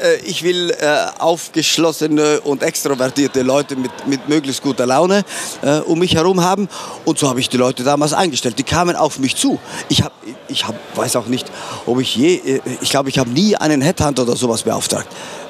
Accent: Trentino-Alto Adige, Italy; Und ich als Südtiroler, sprich mit Passaporto Italiano

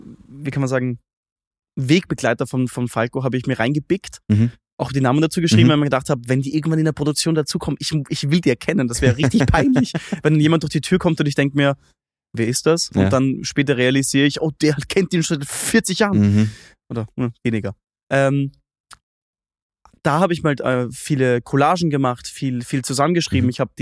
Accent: Austria

